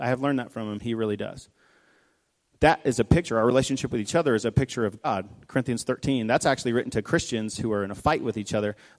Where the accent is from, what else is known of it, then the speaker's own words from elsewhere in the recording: the South, United States; I was going to like get on you because I'm from the South.